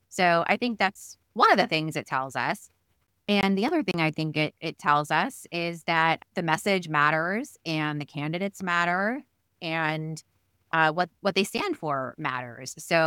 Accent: Florida, United States; Born and raised in South Florida, went to college in Gainesville, proud Florida Gator

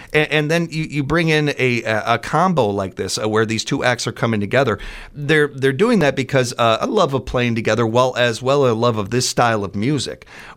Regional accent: Chicago, Illinois, United States; now in Wisconsin, United States; I come from Chicago originally, but spent my, you know, a good half of my life up here in middle Wisconsin.

